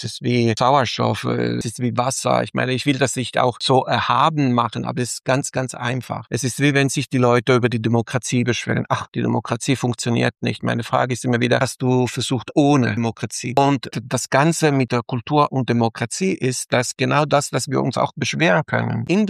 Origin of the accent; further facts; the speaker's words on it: Italy; ich als Italiener könnte kein Italiener sein, hätten wir nicht die Spanier, die Araber gehabt